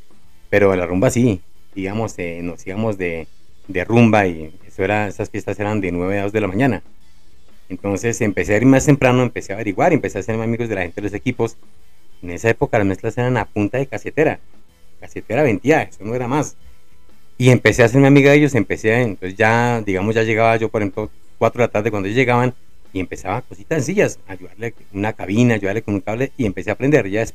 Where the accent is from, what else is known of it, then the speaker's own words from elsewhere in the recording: Zipaquirá, Cundinamarca, Colombia; yo soy de aquí de Zipaquirá, soy un pequeño, tengo 54 años, siempre vivo aquí en Zipaquirá, pues mi juventud la pasé en el sector del barrio La Concepción, una familia sencilla